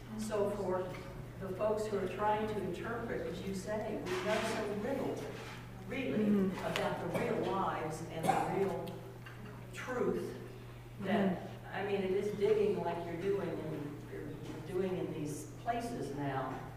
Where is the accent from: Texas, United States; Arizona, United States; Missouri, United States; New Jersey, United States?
Missouri, United States; And I grew up in Missouri. I was taught nothing about slavery.